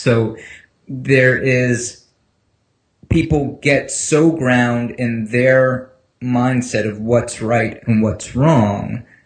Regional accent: New York, United States; now in Virginia, United States; I grew up in New York, which is super, like, atheist, liberal city. And now I'm living in Virginia

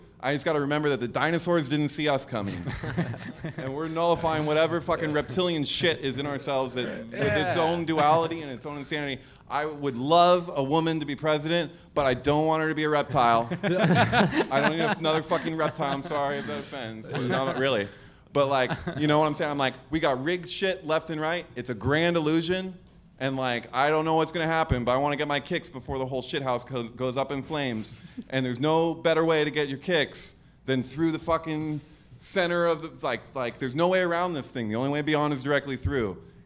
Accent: Santa Cruz, California, United States; also born or lived in Los Angeles, United States; I spent some time in LA, but I'm from Santa Cruz.

